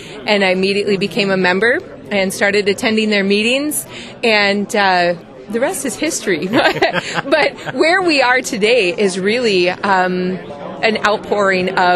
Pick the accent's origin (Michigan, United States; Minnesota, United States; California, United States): Minnesota, United States; Ten Strike; I'm from Ten Strike, Minnesota, and we have a cow-calf operation with registered Herefords.